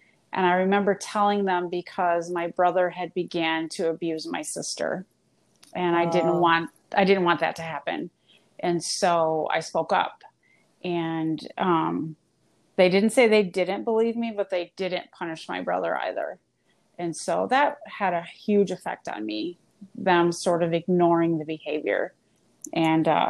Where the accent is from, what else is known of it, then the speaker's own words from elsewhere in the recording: Midwest, United States; Okay, well, I am born and raised in the Midwest.